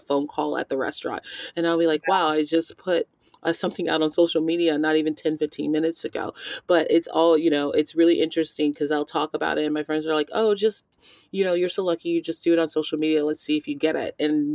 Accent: Texas, United States; I think me growing up in Texas, I just led the way of eating less processed food

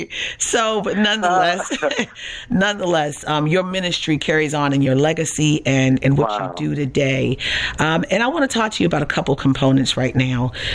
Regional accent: Baltimore, Maryland, United States; I grew up in Baltimore, and my parents had me in the black church all my life, had me in the church.

